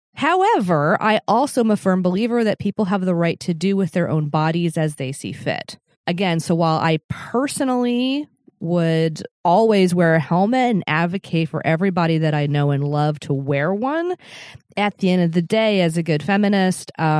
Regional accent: Colorado, United States; now in Portland, United States; In northern Colorado. And we mostly rode our bikes around the neighborhood, and we lived in a little suburb, and there was big sidewalks and wide roads

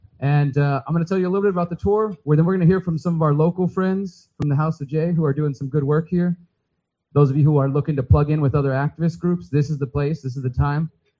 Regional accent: Houston, Texas, United States; Now, of course, we're from Houston, from this area

